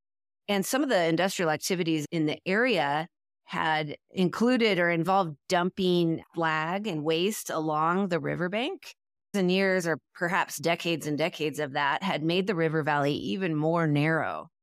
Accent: West Coast, United States; also born or lived in Rocky Mountains; Growing up on the West Coast and the Rocky Mountains, not being geographically close to Pennsylvania, where this occurred, it made me think that, well, maybe I'm just not in the loop.

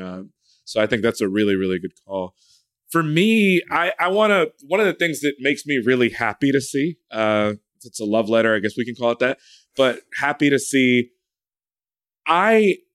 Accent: Chicago, Illinois, United States; I grew up in Chicago.

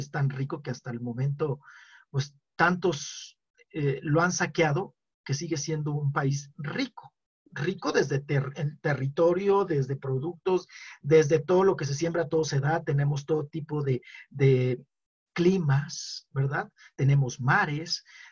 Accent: Mexico; nos ha exterminado como seres, como mexicanos, ¿no?

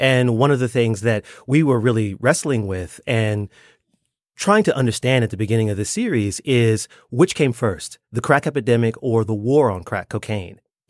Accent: Washington, District of Columbia, United States; I grew up in Washington, D.C. area. But I certainly remember watching on the news when Bush held that up.

